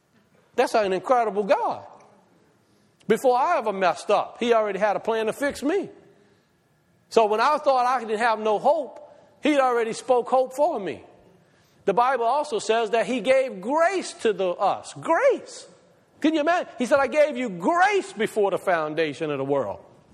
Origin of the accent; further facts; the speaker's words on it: Tiger Pass, Louisiana, United States; So guys like me, I'm a fisherman. I grew up on Tiger Pass. I'm nothing from nowhere.